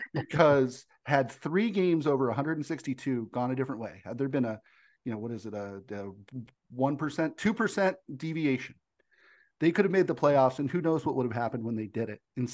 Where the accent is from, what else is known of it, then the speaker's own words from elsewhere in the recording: San Diego, California, United States; it's a good thing I grew up in San Diego, and I'm familiar because I got the full San Diego experience last year